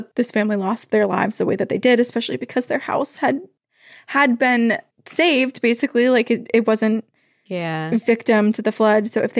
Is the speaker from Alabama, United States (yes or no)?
no; Wolfeboro, New Hampshire, United States; I knew about the Wiley house as I grew up in Wolfboro.